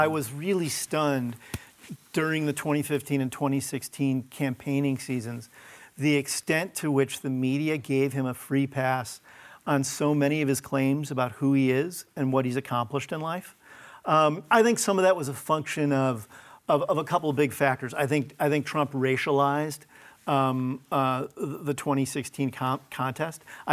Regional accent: Midwest, United States; I'm a kid from the Midwest.

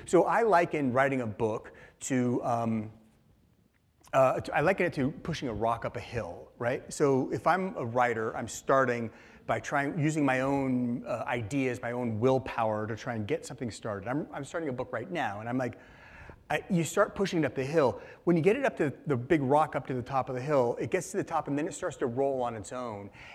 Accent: Seattle, Washington, United States; especially in this neighborhood that I grew up near in North Seattle called the Highlands

